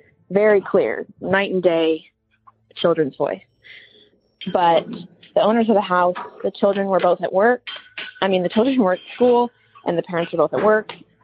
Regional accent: Eugene, Oregon, United States; I'm from Eugene, Oregon.

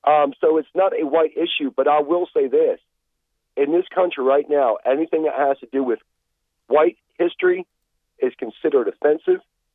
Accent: New Jersey, United States; now in Georgia, United States; I'm from New Jersey originally, but my mother, by the grace of God, was from Georgia. And, you know, that's why I'm down here.

